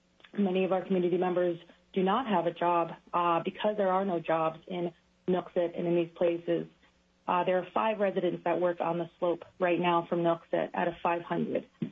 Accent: Utqiagvik, Alaska, United States; born there; I was born in Utqiagvik, formerly known as Barrow.

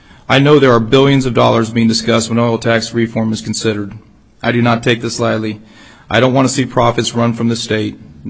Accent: Alaska, United States; I grew up in Alaska during the tough economic times of the 80s.

